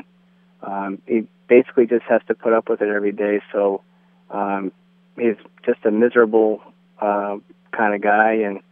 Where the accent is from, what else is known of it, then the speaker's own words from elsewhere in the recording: Attleboro, Massachusetts, United States; Well, I'm an Attleboro native. I grew up in Attleboro, and I went to Bishop Feehan High School and some of the other schools, elementary.